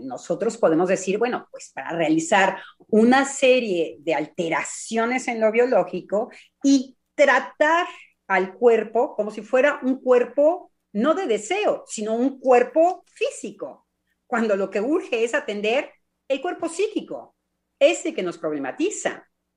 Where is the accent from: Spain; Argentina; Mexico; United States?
Mexico; ahora les digo por qué, como mexicana, para mí es terrible la fórmula.